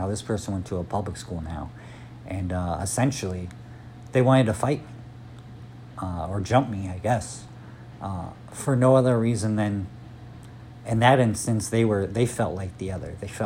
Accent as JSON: {"language": "English", "town": "Cleveland", "region": "Ohio", "country": "United States", "tie": "born or raised there", "said": "My first day of high school, I had two kids come up to me and ask me if I was from Cleveland. And when I said yeah, they asked me if I could get them drugs."}